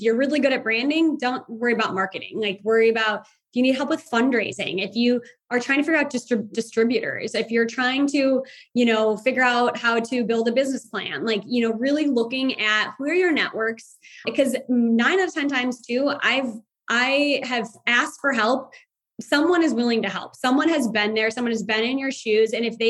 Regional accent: Chicago, Illinois, United States; And I feel so thankful that, you know, when I grew up in Chicago, you know, I have a very, you know, blessed life, but I do, you know, I have a thick Midwest skin, I think.

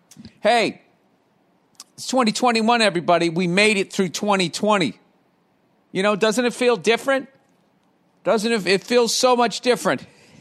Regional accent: United States; Like, it's New Year's Eve. I'm an American.

